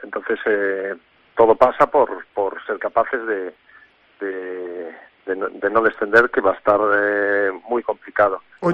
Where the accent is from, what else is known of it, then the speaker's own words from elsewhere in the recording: Bouzas, Galicia, Spain; a mí, que soy de Bouzas y rapidista